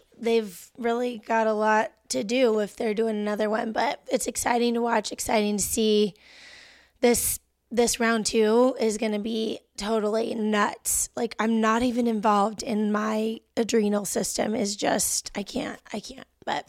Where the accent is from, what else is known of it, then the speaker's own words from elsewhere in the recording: Texas, United States; This maybe sounds stupid, but like, I'm from Texas, so I just wasn't around hockey a lot.